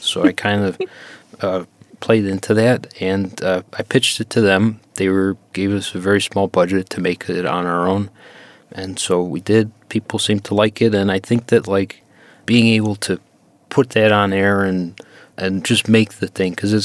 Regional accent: Buffalo, New York, United States; It seemed a lot like where I grew up in Buffalo, with the a former kind of industrialized place.

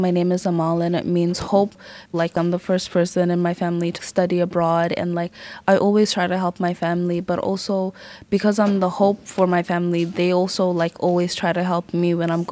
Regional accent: Botswana; also born or lived in Uganda; I basically am from Uganda and both my parents are from Uganda. However, I grew up in Botswana all of my life.

